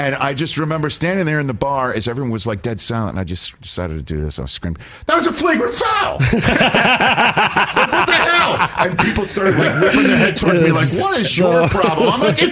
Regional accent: New York City, New York, United States; living in New York, being a New Yorker, being a Knick fan.

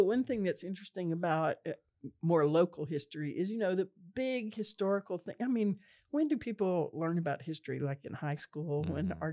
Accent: the South, United States; Well, you know, I'm from the South, right? Mm-hmm. And I mean the real South, not Texas.

